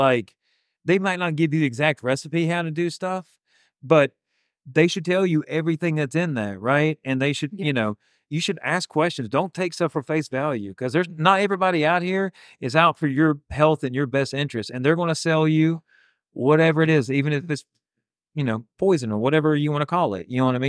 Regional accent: the South, United States; we used to gather all around, like, I'm from the South.

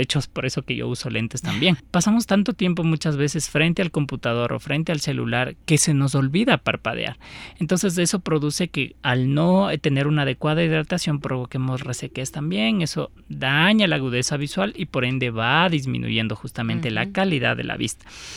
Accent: Ecuador; Como ecuatorianos hablamos, por ejemplo, de la máchica

